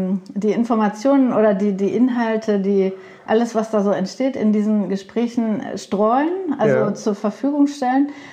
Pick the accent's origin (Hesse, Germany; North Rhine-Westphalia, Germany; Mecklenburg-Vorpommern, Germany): North Rhine-Westphalia, Germany; Bochum; born there; now in Lindau, Germany; Geboren bin ich im Pott. In Bochum.